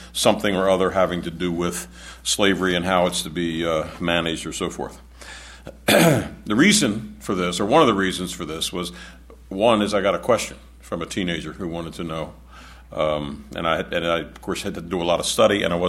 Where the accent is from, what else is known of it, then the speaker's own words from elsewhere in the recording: Maryland, United States; Yeah, I grew up in Maryland.